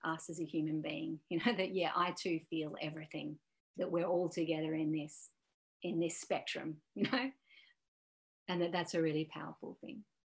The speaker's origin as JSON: {"language": "English", "town": "Melbourne", "region": "Victoria", "country": "Australia", "said": "I'm from Melbourne. I'm a woman."}